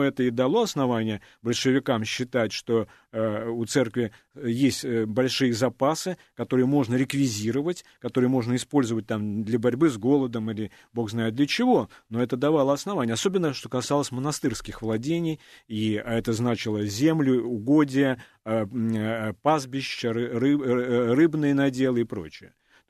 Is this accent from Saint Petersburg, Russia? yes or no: yes; Saint Petersburg, Russia; я помню еще с детства, я сам питерский